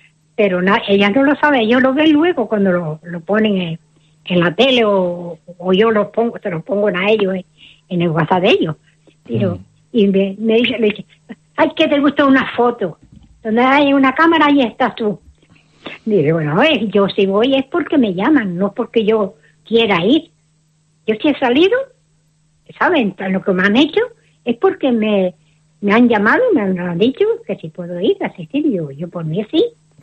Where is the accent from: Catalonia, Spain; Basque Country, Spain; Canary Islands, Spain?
Canary Islands, Spain; Ingenio; also born or lived in Equatorial Guinea; Y soy del Carrizal de Ingenio. Uh-huh. Soy del Carrizal de Ingenio, lo que pasa es que la vida... Me casé, o sea, y estamos viviendo aquí hace muchos años. Hicimos la casa, y, o sea, que vinimos de la Guinea Española ya.